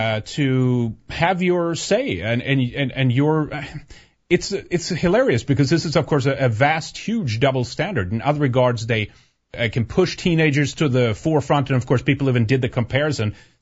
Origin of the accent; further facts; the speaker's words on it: Sweden; English is a second language; Greta Thunberg, she's from my neck of the woods. I'm Swedish. I'm from Sweden